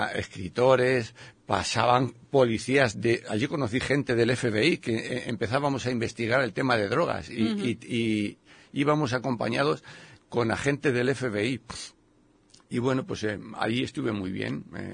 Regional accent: Ávila, Castile and León, Spain; Bueno, yo cuando terminé de estudiar magisterio, era una carrera que la única que podía estudiar en mi pueblo, en Ávila.

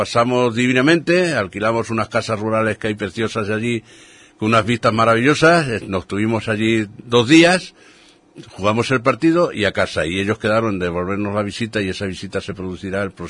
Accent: Castellar, Andalusia, Spain; en mi pueblo, no, me parieron allí, no puedo decir más. Entonces, bueno, Castellar Ibero es un pueblecito pequeño, tiene 3.000, casi 4.000 habitantes

